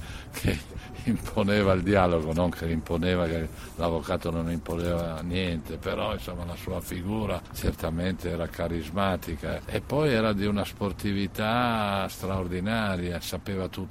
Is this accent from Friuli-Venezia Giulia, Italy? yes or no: yes; Friuli-Venezia Giulia, Italy; io friulano eccetera, eppure ero stimatissimo e applauditissimo a Napoli